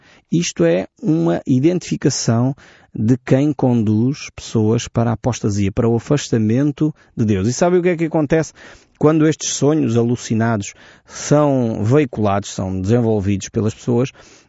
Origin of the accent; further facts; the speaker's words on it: Portugal; menos fadistas, como nós somos como portugueses, menos fatalistas.